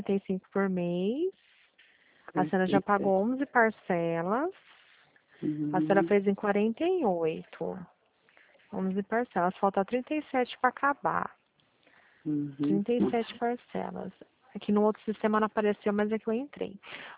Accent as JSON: {"language": "Portuguese", "town": "Pirassununga", "region": "São Paulo", "country": "Brazil", "said": "eu sou de Pirassununga."}